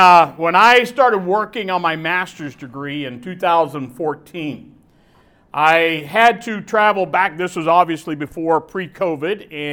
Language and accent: English; Pittsburgh, Pennsylvania, United States; I'm from the Pittsburgh, Pennsylvania area. I'm a pastor.